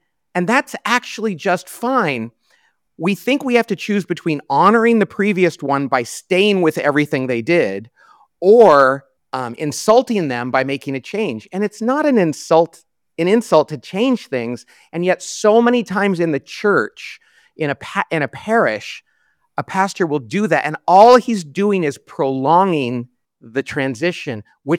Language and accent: English; Bakersfield, California, United States; I remember years ago, you were a pastor in my hometown of Bakersfield, California at St. Philip's.